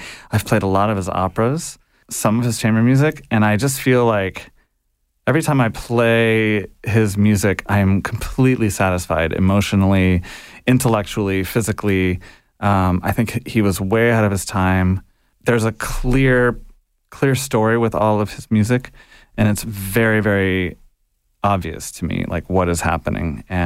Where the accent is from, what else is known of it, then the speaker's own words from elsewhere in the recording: Chicago, Illinois, United States; I started cello growing up in Chicago in the public school system.